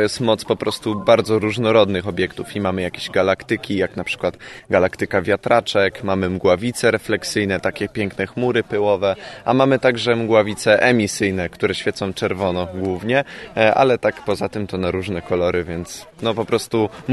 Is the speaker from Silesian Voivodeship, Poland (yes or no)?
no; Grodzisk Mazowiecki, Masovian Voivodeship, Poland; jestem z Grodziska Mazowieckiego.